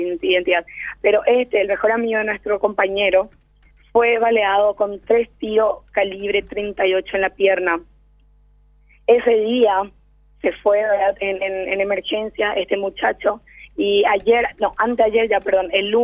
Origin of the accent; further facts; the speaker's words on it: Paraguay; nosotros somos el pueblo paraguayo